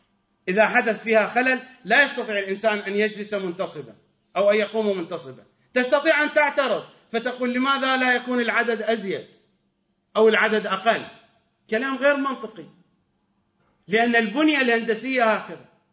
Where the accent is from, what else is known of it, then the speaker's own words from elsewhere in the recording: Iraq; accent: Iraqi; نحن نقول درزن بلهجتنا العراقية